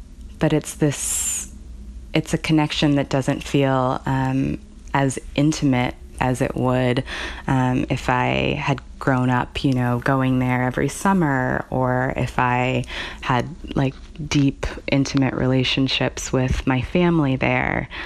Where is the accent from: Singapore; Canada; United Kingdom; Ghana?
Ghana; also born or lived in Ohio; now in United States; In my family, that meant that we continued to practice the kind of cultural touchstones of being Ghanaian. My family ate Ghanaian food. We attended, in Ohio at least, we attended the African Christian Church, which was half Ghanaian, half Nigerian.